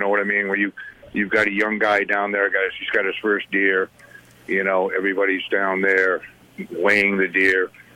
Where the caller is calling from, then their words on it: Naples, Maine, United States; calling from Naples, Maine.